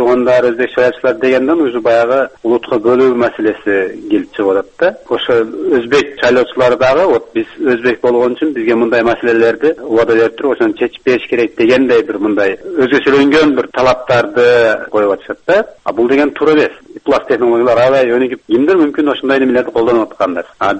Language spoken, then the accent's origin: Kyrgyz; Uzbekistan; мен өзбекмин, мен ошо өзбек туугандар кимге добуш берет деген сөздөрдү мен жактырбайм да